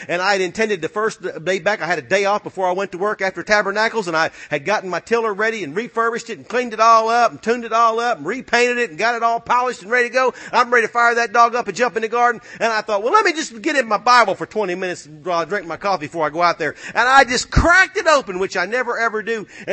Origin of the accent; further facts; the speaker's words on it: Tennessee, United States; I'm from Tennessee. There's a pit barbecue every 100 feet.